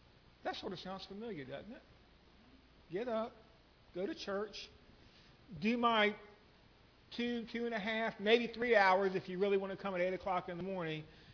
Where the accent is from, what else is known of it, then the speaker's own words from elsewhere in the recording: the South, United States; remember, I'm from the South. I pronounce it Haggai.